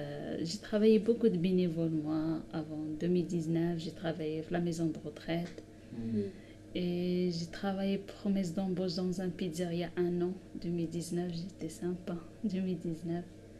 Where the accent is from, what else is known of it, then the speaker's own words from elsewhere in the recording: Morocco; French is a second language; moved away as an adult; now in Nantes, France; j'ai appris le français au Maroc. Mais depuis que j'ai entré en France, j'ai fait les cours de français dans une association gratuite.